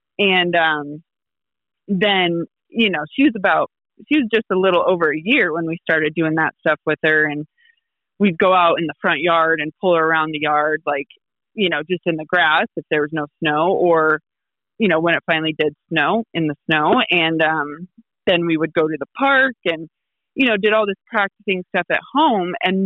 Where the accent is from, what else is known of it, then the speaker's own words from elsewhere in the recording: Colorado, United States; I am a Colorado native. I have two young kids, ages 5 and 3, and, you know, growing up in Colorado